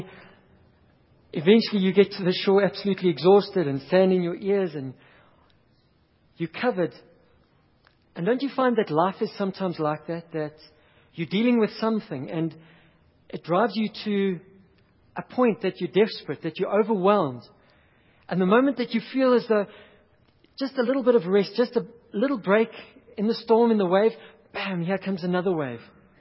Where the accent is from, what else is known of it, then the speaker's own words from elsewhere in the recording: KwaZulu-Natal, South Africa; I grew up in KwaZulu-Natal.